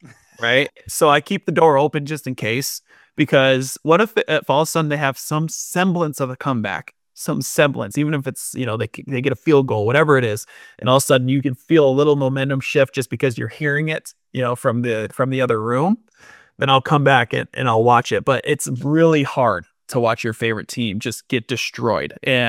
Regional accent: New York, United States; Obviously, I'm from New York, so a lot of my family will come up, or friends will come up for those games.

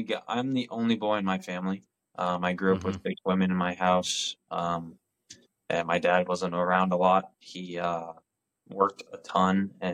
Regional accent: Connecticut, United States; moved away as an adult; I'm originally from Connecticut, but mm-hmm. I live in Central Florida. I lived here for about over 10 years now at this point. Yeah, 2012 is when I moved down here.

